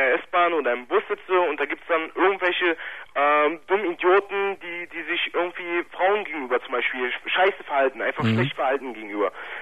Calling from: Berlin, Germany; Ja, ich komme aus Berlin.

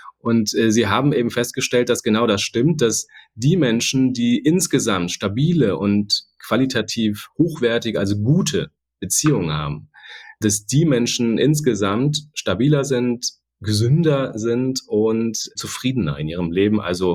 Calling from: Hamburg, Germany; Und ich bin aus Hamburg zugeschaltet, insofern hätte ich mich auch mit einem Moin melden können gerade.

